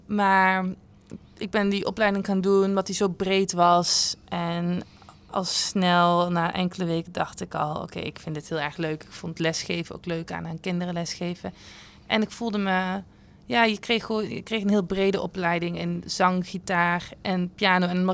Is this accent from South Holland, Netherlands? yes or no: no; Sint Anthonis, North Brabant, Netherlands; also born or lived in Boxmeer; Sint-Antonis. Mm-hmm. Later Zandbeek, maar begin opgegroeid in Sint-Antonis, ja.